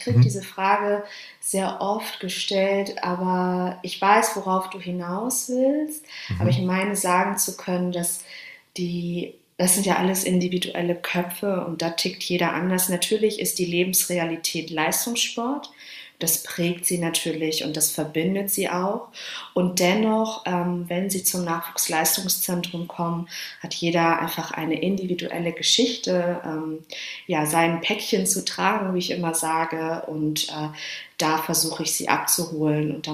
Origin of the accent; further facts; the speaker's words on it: Dortmund, North Rhine-Westphalia, Germany; now in Hamburg, Germany; Also ich komme aus Dortmund und lebe in Hamburg.